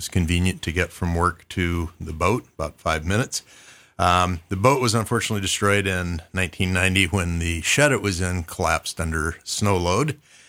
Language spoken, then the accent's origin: English; Seattle, Washington, United States; now in Spokane, United States; I grew up in Seattle and I moved to Spokane in 82 for job opportunity.